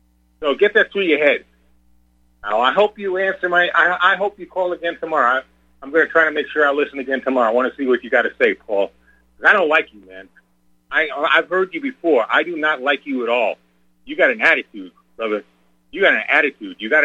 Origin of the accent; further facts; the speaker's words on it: New York City, New York, United States; now in North Carolina, United States; I was born in New York City, okay? Born and raised in New York City. I went to a very integrated school.